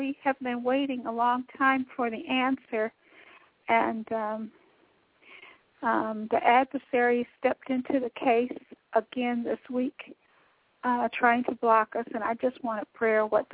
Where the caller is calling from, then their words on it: Michigan, United States; I'm actually calling from Michigan.